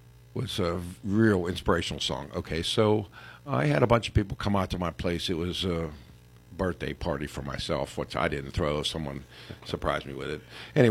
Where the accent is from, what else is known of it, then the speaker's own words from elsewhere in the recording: Pittsburgh, Pennsylvania, United States; now in Freeport, United States; I grew up in the projects in Pittsburgh. Spent 11 years in Pittsburgh in the projects up on the Hill District